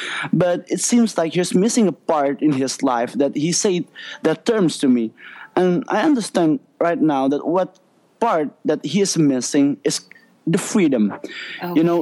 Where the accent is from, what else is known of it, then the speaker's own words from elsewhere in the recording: Sumatra, Indonesia; I'm originally from Sumatra. I'm 23 years old